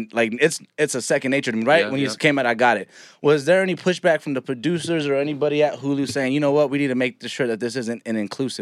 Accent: New Mexico, United States; I'm from New Mexico.

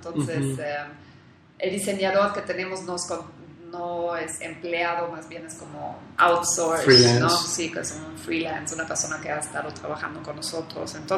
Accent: Germany; now in Mexico; aunque soy alemana, pero bueno, yo he vivido mucho tiempo aquí en México, yo también digo que tengo un corazón mexicano.

